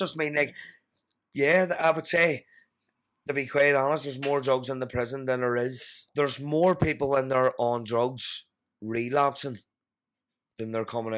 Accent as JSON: {"language": "English", "town": "Belfast", "region": "Northern Ireland", "country": "United Kingdom", "said": "I'm from West Belfast, mate, fuck you."}